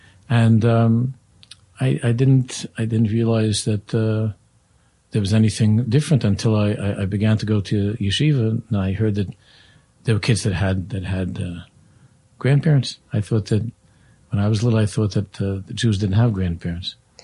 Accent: Queens, New York, United States; also born or lived in Israel; I grew up in Queens, in the area called Hillcrest, not far from Kew Gardens Hills. Also, we did a brief Aliyah stint in Eretz Yisrael for a couple of years.

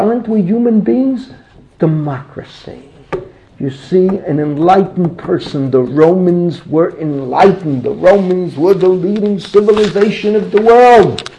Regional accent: New York City, New York, United States; I grew up 180th in Washington. We moved a little uptown.

